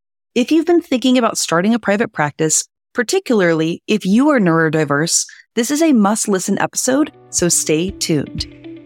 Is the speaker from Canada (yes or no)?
no; New Orleans, Louisiana, United States; I'm from New Orleans, which is about an hour from Baton Rouge. So I always love meeting other Louisiana people.